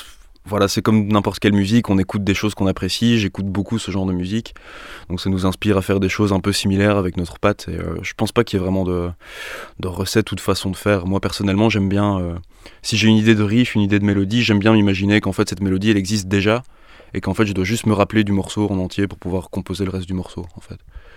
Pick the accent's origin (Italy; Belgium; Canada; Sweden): Belgium; Denis et moi-même, nous sommes de Belgique.